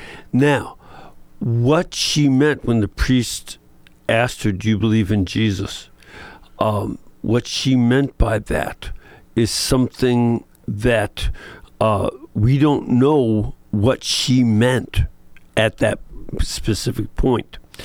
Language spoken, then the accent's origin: English; Chicago, Illinois, United States; One, Walter was from New York and I was from Chicago.